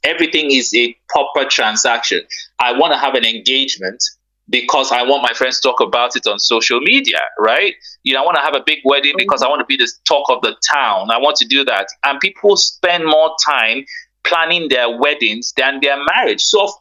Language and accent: English; Ibadan, Oyo, Nigeria; it's interesting that you're broadcasting in Ibadan, because I'm from Ibadan